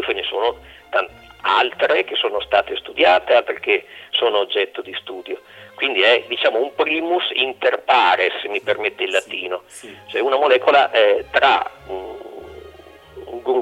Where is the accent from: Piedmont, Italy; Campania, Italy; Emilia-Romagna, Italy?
Emilia-Romagna, Italy; Parma; Io vengo da una zona, sono di Parma, qua da noi